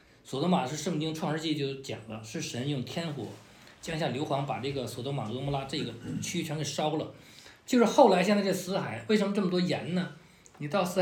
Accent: China; 我们中国人有历史，对吧？

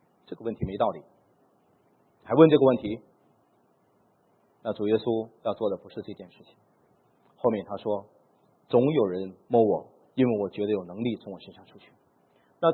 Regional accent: China; 这个我相信我们中国人都有这个尊敬父母的这种的习俗哈

